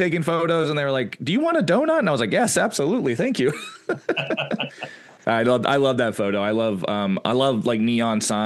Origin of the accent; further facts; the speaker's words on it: Georgia, United States; So again, I'm from South Georgia and I go up all the time.